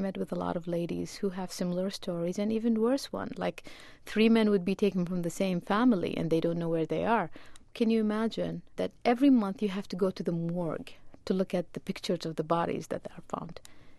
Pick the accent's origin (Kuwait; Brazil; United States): Kuwait; moved away as an adult; also born or lived in Iraq; I was born in Kuwait, and I lived in Kuwait until I was 24, and I got my bachelor degree from Kuwait University. And then because of the invasion of Kuwait, my family had to move back to Iraq.